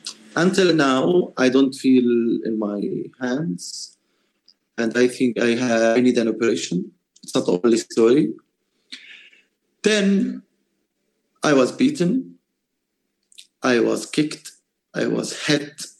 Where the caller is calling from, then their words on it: Hebron, West Bank, Palestine; I'm speaking from Hebron and from a friend's house.